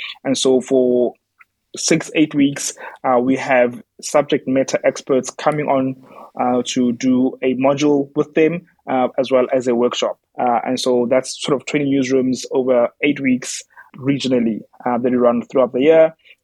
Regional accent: South Africa; So I'm from South Africa.

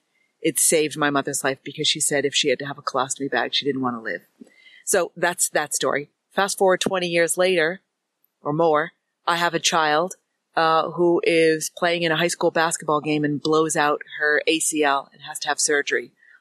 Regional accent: Connecticut, United States; I'm from the USA. I live in the northeast part of the USA in an area called New England. I'm from Connecticut.

